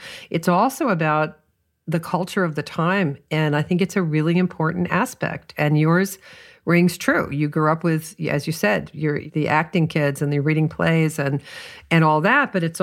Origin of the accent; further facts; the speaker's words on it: New York City, New York, United States; very different than where I grew up in New York City.